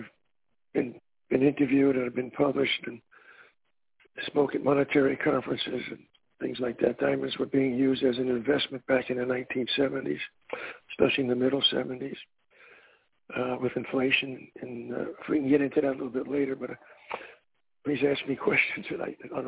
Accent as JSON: {"language": "English", "town": "Brooklyn", "region": "New York", "country": "United States", "tie": "born or raised there", "said": "Well, I grew up in Brooklyn, New York."}